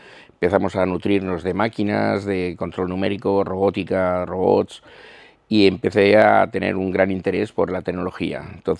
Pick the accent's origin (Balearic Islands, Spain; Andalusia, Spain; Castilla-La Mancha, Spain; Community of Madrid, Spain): Balearic Islands, Spain; Calvià; siempre hacemos alarde de que soy de Calviá e intento manifestarlo por ahí. Yo creo que sí, tiene que ser un poco así. No solo de Calviá, sino también como mallorquín y balear.